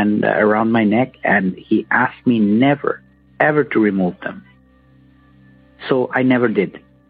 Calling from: Bangladesh; I'm calling from Bangladesh.

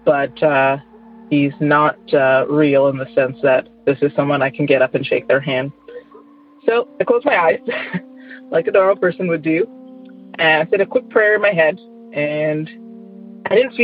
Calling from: Toronto, Ontario, Canada; I'm from Toronto.

